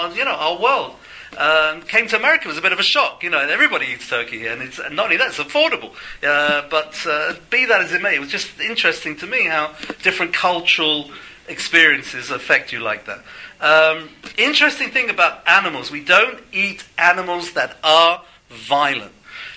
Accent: England, United Kingdom; I come from England, where obviously Thanksgiving was not regular, wasn't a day, any sort of day.

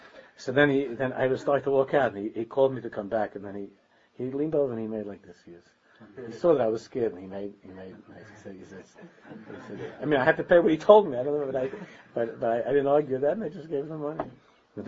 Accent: United States; So I said that I'm not from here. I'm from America. I'm from America, and I can't come back to learn.

